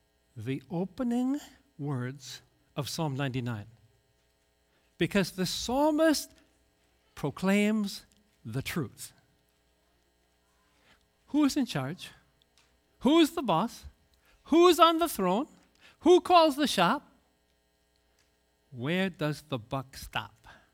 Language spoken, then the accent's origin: English; Missouri, United States; The show me state. I'm from Missouri. Skeptical people.